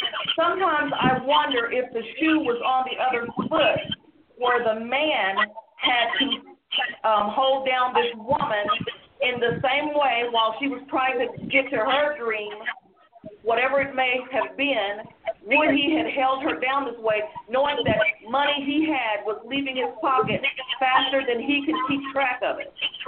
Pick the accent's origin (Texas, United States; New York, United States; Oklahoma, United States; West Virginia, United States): Oklahoma, United States; Yes, I'm from Oklahoma.